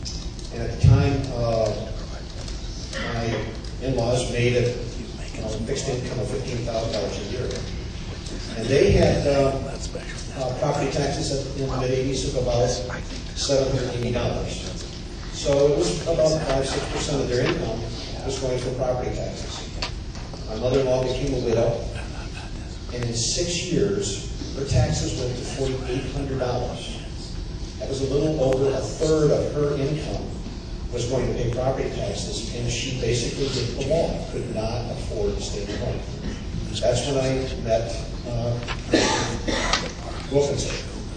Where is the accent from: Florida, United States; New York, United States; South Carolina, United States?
Florida, United States; New Smyrna Beach; I'm from New Smyrna Beach, Florida.